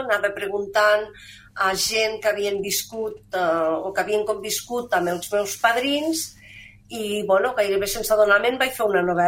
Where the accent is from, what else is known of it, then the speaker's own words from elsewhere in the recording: Alguaire, Catalonia, Spain; Alguaire, que és el meu poble, però jo també em sento almenarenca perquè, bueno, doncs Almenar hi tinc casa, família i molts amics